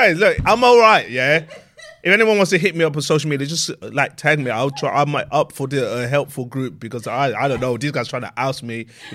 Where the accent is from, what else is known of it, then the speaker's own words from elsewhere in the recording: London, United Kingdom; I'm East London in my heart. I grew up in East, then moved out a little bit.